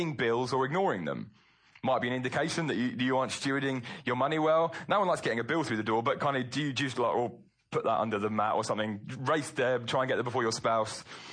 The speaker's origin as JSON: {"language": "English", "region": "England", "country": "United Kingdom", "said": "Now, I get it, we're all English."}